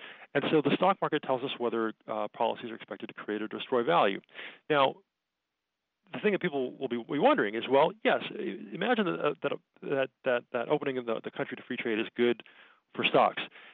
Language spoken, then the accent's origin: English; Jamaica; growing up in Jamaica in the 1970s was a very difficult time for the country.